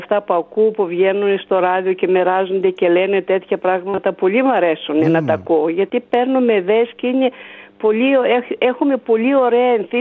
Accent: Damasi, Thessaly, Greece; Είμαι από το Δαμάση Τυρνάβου Λάρισα.

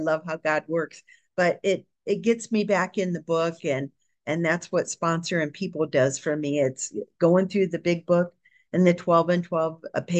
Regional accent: Ohio, United States; I grew up in Ohio, and I'm one of five kids

